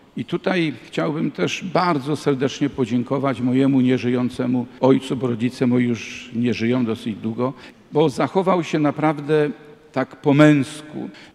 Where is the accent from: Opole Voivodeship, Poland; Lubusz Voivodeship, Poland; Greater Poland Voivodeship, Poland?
Greater Poland Voivodeship, Poland; Środa Wielkopolska; Pochodzę z małej miejscowości pod Poznaniem, ze Środy Wielkopolskiej.